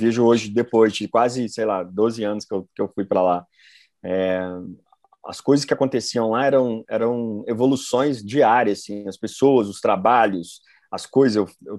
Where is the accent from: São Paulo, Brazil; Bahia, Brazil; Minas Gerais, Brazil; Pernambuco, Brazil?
Minas Gerais, Brazil; Belo Horizonte; also born or lived in Australia; now in Rio de Janeiro, Brazil; eu sou mineiro, sou de Belo Horizonte, né, moro aqui quase 8 anos, quase 9 anos no Rio, mas eu resolvi em 2010 para 2000, acho que foi 2010 para 2011, eu resolvi abandonar tudo que eu tinha, pegar o dinheiro que eu tinha e me mudei para a Austrália.